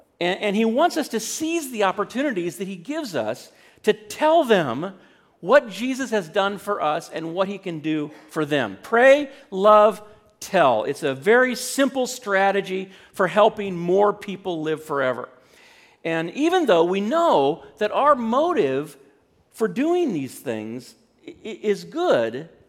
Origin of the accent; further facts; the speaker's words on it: California, United States; Most of you know that I grew up in California, but shortly after Robin and I were married, my parents moved to Montana.